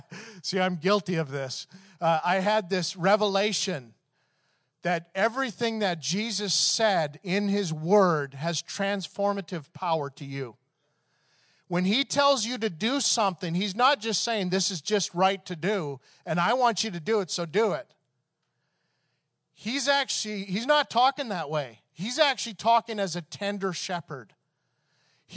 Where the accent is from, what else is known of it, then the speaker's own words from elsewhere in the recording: Canada; I remember when I was growing up in Canada, and, you know, our Canada's sport is hockey.